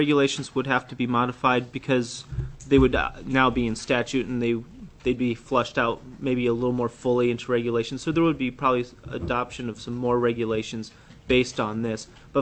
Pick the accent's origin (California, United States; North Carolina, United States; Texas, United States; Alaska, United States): Alaska, United States; I grew up in the Matsu Valley.